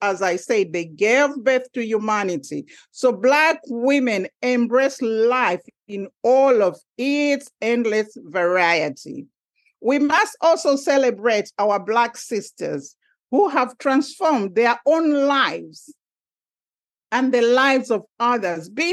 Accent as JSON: {"language": "English", "country": "Zambia", "said": "I'm talking from an African perspective, because I am from Zambia and my roots are still embedded in Africa."}